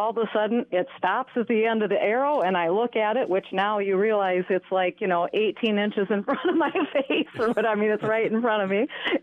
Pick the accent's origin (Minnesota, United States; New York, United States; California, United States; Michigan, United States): Minnesota, United States; Red Wing; I'm from Red Wing.